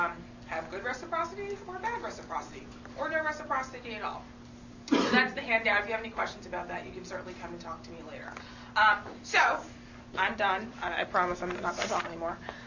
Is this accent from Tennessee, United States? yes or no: no; New York, United States; my favorite state, New York, my home state.